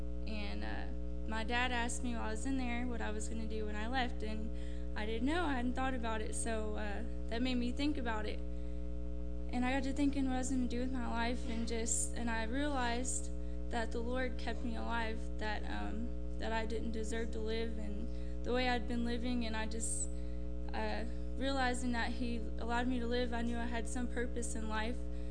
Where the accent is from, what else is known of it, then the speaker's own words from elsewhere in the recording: Texas, United States; I'm 19 from Texas.